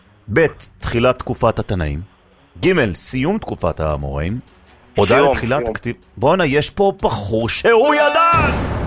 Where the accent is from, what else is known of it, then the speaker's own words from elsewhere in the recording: Jerusalem, Jerusalem District, Israel; now in Har Shmuel, Israel; היום, כן, אבל גדלתי בית וגן.